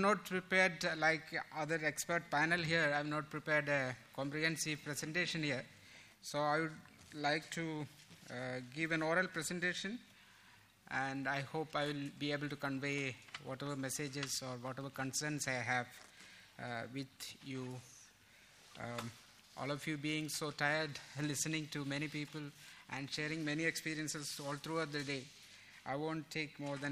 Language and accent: English; central India, India; I come from Central India, not Andhra Pradesh, as spelt in the introduction. I work in Chhattisgarh, which is a state in Central India.